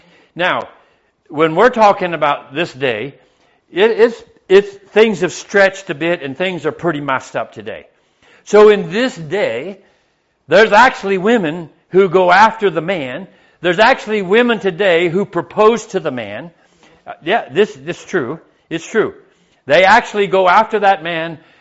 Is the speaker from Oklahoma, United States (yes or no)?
no; California, United States; now in Florida, United States; I came from California to the farm in Florida, and the difference was drastic.